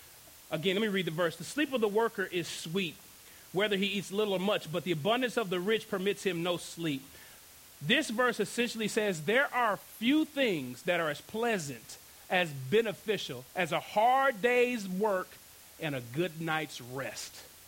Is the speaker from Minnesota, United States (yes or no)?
no; Dallas, Texas, United States; I am originally from Dallas.